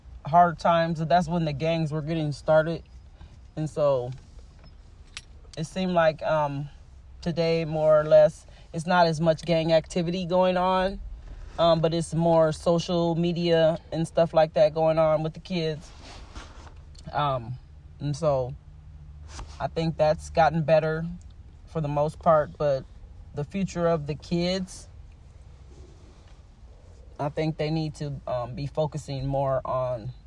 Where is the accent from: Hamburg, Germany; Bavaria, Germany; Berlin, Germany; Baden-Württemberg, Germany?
Baden-Württemberg, Germany; Heidelberg; now in Tacoma, United States; I was born and raised in Heidelberg, Germany. I've been here in Tacoma, Washington since 1980.